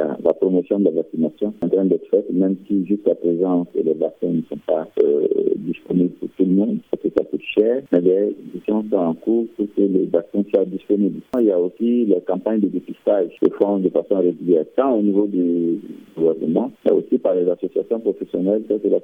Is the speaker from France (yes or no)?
no; Mali; c'est le premier cancer chez nous au Mali.